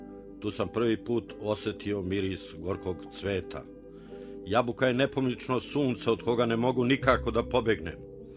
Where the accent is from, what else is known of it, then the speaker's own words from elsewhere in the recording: Ljubanje, Šumadija and Western Serbia, Serbia; Ljubanja je bezvodno selo i prirodno je da su moji zemljaci najlepše pevali o onome čega nikad dovoljno nisu imali.